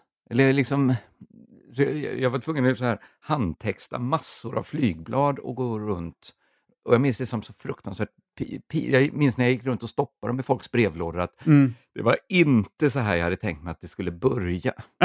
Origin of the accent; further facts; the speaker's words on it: Borås, Västra Götaland County, Sweden; moved away as an adult; så flyttade jag från Borås då till Lund och flyttade in på Smålands nation.